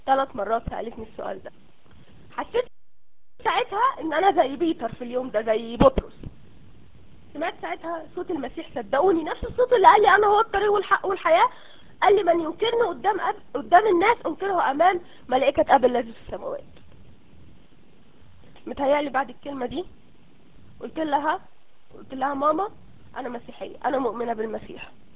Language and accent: Arabic; Egypt; على فكره يا جماعه انتوا احنا كلنا مصريين